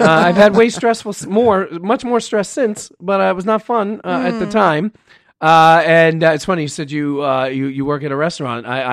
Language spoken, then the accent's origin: English; New York, United States; New York. Well, I grew up in New York. I went to school in Iowa. So technically, I went from Iowa to L.A.